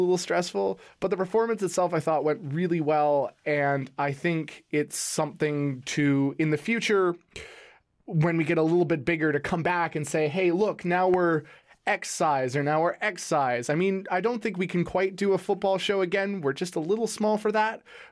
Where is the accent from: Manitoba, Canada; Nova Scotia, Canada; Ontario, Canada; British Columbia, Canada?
British Columbia, Canada; Langley; I grew up in Langley, which is a suburb of Vancouver, for my entire life.